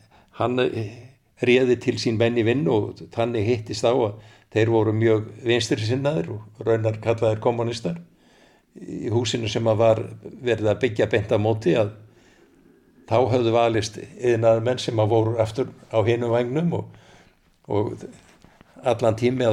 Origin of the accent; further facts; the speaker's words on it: Sauðárkrókur, Northwestern Region, Iceland; ég er svona allt til blanda þó að ég telji mig að sjálfsögðu vera söðkræking. Nú ég er fæddur á Söðurkróki, raunar í Rússlandi á Söðurkróki